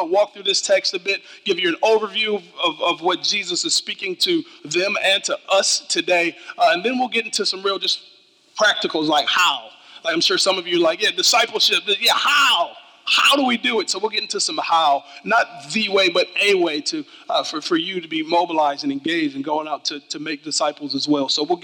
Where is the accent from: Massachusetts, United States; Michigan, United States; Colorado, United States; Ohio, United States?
Michigan, United States; Detroit; also born or lived in New England; I am a Detroit native, born and bred in Detroit, Michigan, but I lived on the East Coast for 12 years out in the bitter cold of New England.